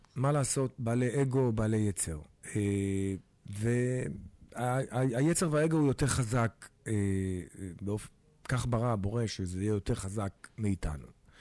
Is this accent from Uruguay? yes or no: no; Morocco; כמו שאת מבינה, אני מרוקאי.